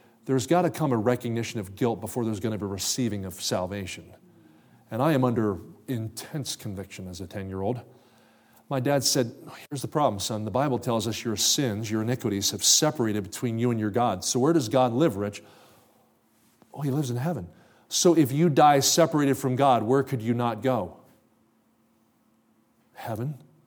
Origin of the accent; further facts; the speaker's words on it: New Jersey, United States; I grew up in New Jersey, about 20 minutes across the river from Philadelphia.